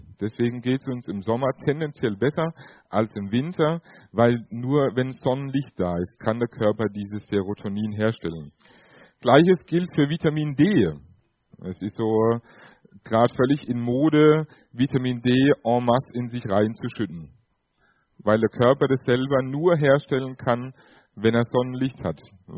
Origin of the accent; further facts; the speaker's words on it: Nieder-Ramstadt, Hesse, Germany; Ihr habt schon gehört, ich komme aus Niederramstadt, wohne da und bin dort in der LKG angestellt.